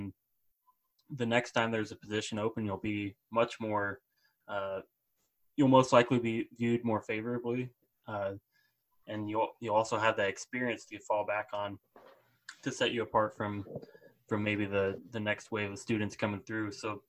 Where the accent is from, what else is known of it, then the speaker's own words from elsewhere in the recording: Iowa, United States; I was fortunate growing up in Iowa.